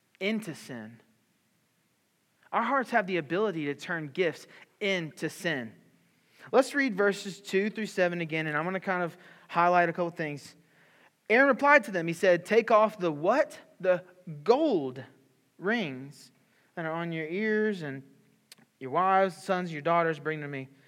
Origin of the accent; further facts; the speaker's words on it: Louisiana, United States; also born or lived in Mobile, Alabama; now in Marietta, United States; And I'm from South Louisiana. I'm from the swamp. And we lived in Mobile, Alabama for the past few years by the beach. And now I live in Marietta in Atlanta.